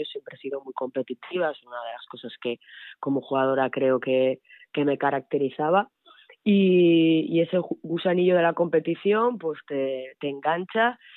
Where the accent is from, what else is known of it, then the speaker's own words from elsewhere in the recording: Pamplona, Navarre, Spain; moved away as an adult; also born or lived in Lleida; Yo me fui como bien dices, de Pamplona, de Beti Onac, que era el equipo donde estaba hasta juveniles, y me fui a estudiar a Lleida con 18 años